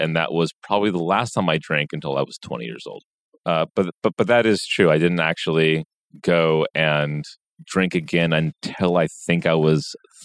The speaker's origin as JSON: {"language": "English", "town": "Santa Barbara", "region": "California", "country": "United States", "tie": "born or raised there", "said": "I was 16 years old. It was at Thanksgiving in my hometown of Santa Barbara."}